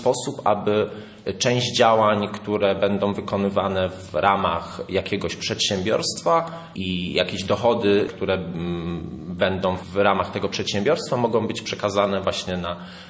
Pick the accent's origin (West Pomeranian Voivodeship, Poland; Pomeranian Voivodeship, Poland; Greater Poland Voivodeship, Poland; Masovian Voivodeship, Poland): Greater Poland Voivodeship, Poland; Poznań; jako że pochodzę z Poznania, była mi bliska bardzo idea pani Kulczyk